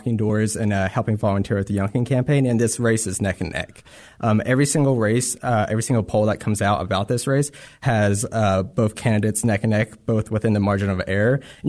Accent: Virginia, United States; So I was born and raised in Virginia. So I've been here all 21 years of my life at this point. So, yeah, I'm a homegrown Virginian.

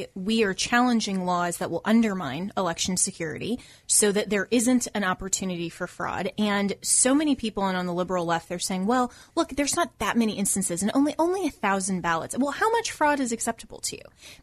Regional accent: Colorado, United States; like my home state is still Colorado. That's my home state. I still will be voting there.

